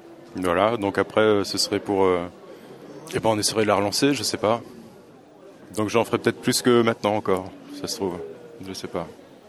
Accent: Le Mans, Pays de la Loire, France; now in Marseille, France; De Marseille, originaire du Mans.

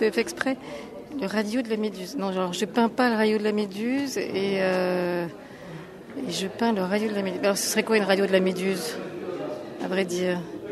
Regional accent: Paris, Île-de-France, France; Je viens de Paris.

